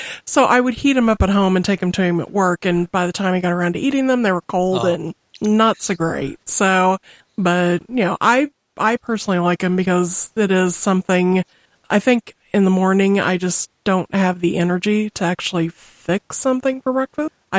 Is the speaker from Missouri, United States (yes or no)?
yes; Missouri, United States; It's just, I'm from Missouri, you have to excuse me.